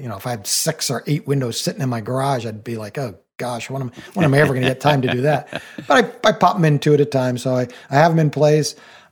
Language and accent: English; New England, United States; Well, I live in New England and I grew up in New England